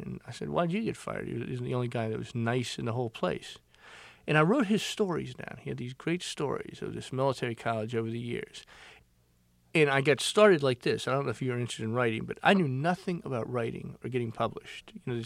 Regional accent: Beaufort, South Carolina, United States; from Beaufort, South Carolina.

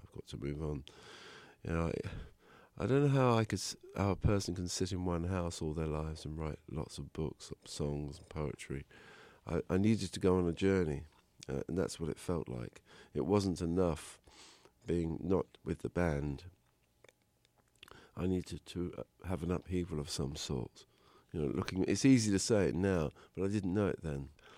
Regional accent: London, United Kingdom; And it reminded me of where I grew up in North London. I lived very close to a train track.

